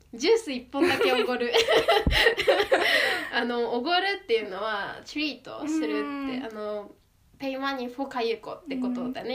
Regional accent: Kanto, Japan; まあ、私はそうだね、確かになんかずっとあの関東エリアで育ってきて、うん、なんか標準語しか喋れないのね

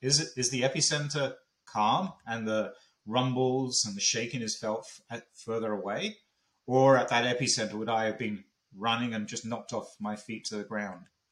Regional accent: London, United Kingdom; So I grew up in Northwest London, and it was a good childhood.

